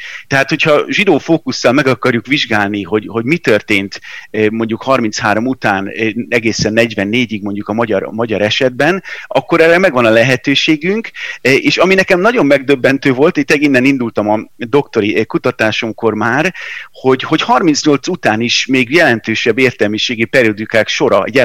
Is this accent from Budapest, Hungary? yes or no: yes; Budapest, Hungary; also born or lived in Netherlands; Én ugye Budapesten nőttem föl, és én 2000-ben érettségiztem